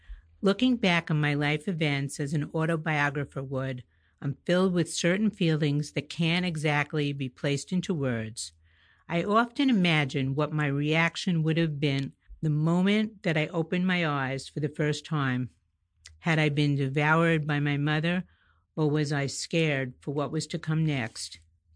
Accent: Hartford, Connecticut, United States; born there; I was born in Hartford, Connecticut, on an Air Force base.

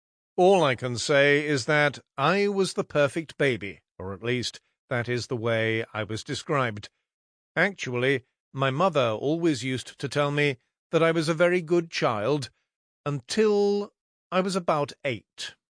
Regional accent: Maidstone, South East England, United Kingdom; born there; also born or lived in Southern Rhodesia; I was born in Maidstone on the 27th of January 1945, when my parents were living in Kent. My brother John was also born in Maidstone.

